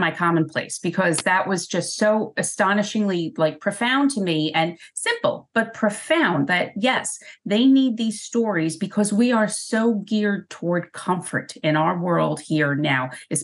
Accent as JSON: {"language": "English", "country": "Ireland", "said": "I'm never going to say it right. I'm Irish. We pronounce Jerzy."}